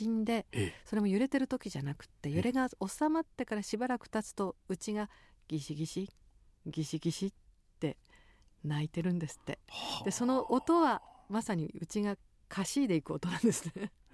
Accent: Sendai, Miyagi, Japan; 両親がルーツが宮城県で、でまあ、幼い頃から育って大学時代まで過ごしたのが仙台で、その後もう 毎年というかね、毎月ぐらいに帰っている場所ではありましたが

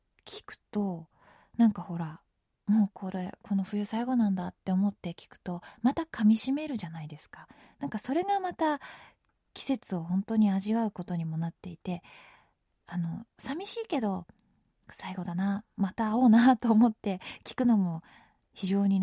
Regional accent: Tokyo, Japan; 東京生まれ東京育ちのお姉さんが考えた

